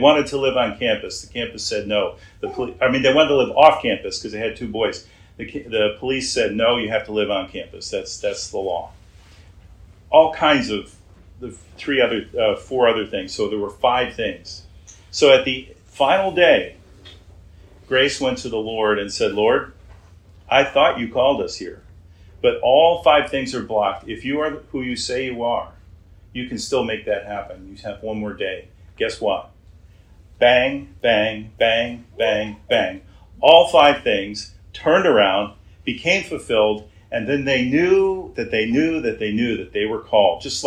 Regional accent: Round Lake, New York, United States; I was from Round Lake. Round Lake was the Nazareth of my school district, okay? Round Lake, most of the people I grew up with were drug addicts, committed crimes, had bad grades, flunked out of school.

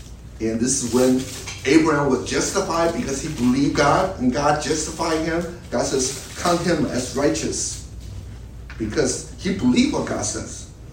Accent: Chicago, Illinois, United States; I'm from Chicago. I'm his big fan.

